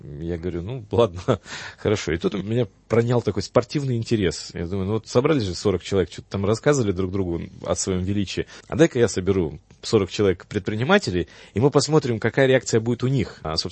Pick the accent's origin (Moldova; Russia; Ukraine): Moldova; нас объединяет то, что мы оба родом из Молдавии.